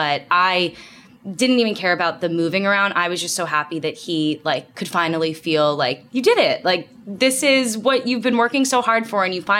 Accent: New Jersey, United States; now in Cincinnati, United States; So we are from New Jersey, and we didn't know where we were going to be living. So my doctor was in New Jersey.

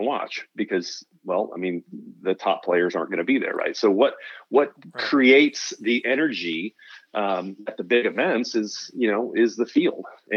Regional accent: Oxnard, California, United States; You know, growing up in Oxnard was awesome. It was fun too, very agricultural friendly place. And Corey Pavin's also from Oxnard, so the two of us went to rival high schools.

